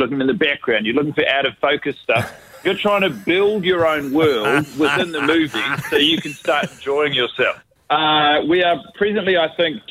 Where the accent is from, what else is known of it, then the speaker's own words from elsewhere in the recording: New Zealand; So I went up on stage and said, hello, I'm from New Zealand, the sort of the palpable disappointment that spread across the face of the audience was devastating.